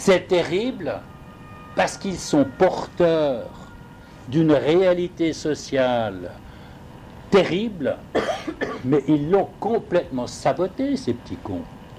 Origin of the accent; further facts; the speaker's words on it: Geneva, Switzerland; accent: Geneva; Je suis suisse, je suis trilingue, je suis fils d'un Tessinois, d'une Suisse allemande, et j'ai grandi à Genève, au quartier des Ouïes, avec l'accent genevois